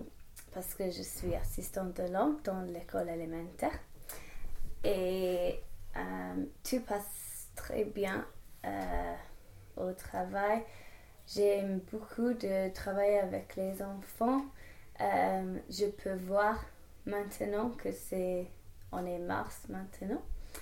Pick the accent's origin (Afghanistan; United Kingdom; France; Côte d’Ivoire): United Kingdom; England; French is a second language; peut-être c'est parce que je viens du nord de l'Angleterre, mais j'aime beaucoup les plages en hiver